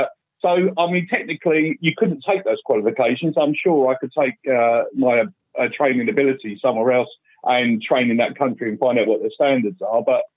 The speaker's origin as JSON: {"language": "English", "town": "Southend", "region": "East of England", "country": "United Kingdom", "said": "I came from Southend originally. I don't live there anymore. I'm north side of Essex. I'm the other side of Braintree, out in the village out that way."}